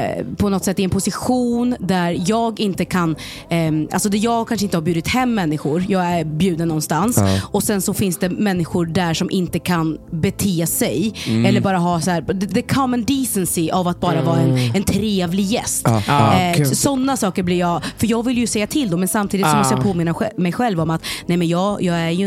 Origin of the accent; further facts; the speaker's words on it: Norrköping, Östergötland, Sweden; jag är liksom född och uppväxt i Norrköping, inte så stor stad